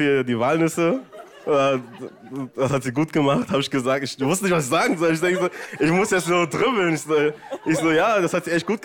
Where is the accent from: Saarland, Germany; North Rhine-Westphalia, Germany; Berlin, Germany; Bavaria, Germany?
Saarland, Germany; ich komme aus dem Saarland.